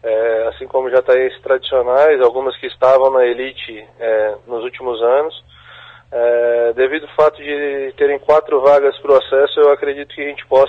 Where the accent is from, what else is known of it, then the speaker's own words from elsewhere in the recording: Tubarão, Santa Catarina, Brazil; Eu sou de Santa Catarina, interior de Santa Catarina, Tubarão.